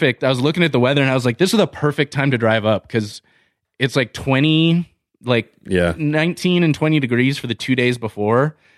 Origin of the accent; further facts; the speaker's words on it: California, United States; now in Montana, United States; I mean, I'm the Californian that came out to Montana.